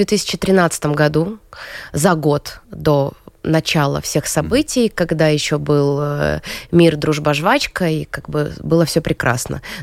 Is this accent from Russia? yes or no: no; Eastern Ukraine, Ukraine; born there; я родилась в Восточной Украине